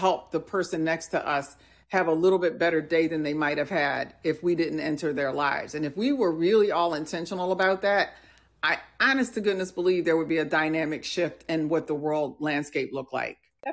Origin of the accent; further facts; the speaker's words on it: New Jersey, United States; also born or lived in Milwaukee, Wisconsin; I would tell them I grew up in New Jersey and then Milwaukee.